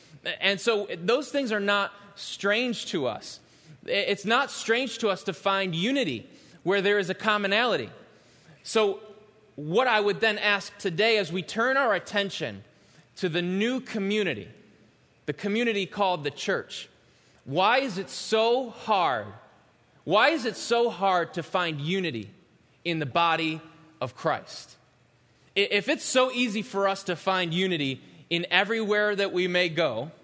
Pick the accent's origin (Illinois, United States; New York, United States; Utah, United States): New York, United States; And me and my friends, it was about three or four of us, and we're all from Western New York